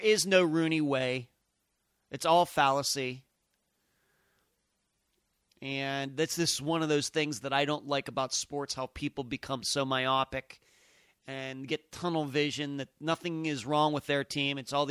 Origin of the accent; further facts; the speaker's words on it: Leechburg, Pennsylvania, United States; also born or lived in Greensburg, Pennsylvania; I grew up there. I was born in Greensburg, Pennsylvania, lived in Leechburg, Pennsylvania until 1998, and then moved. My parents still live in the area in Butler, Pennsylvania.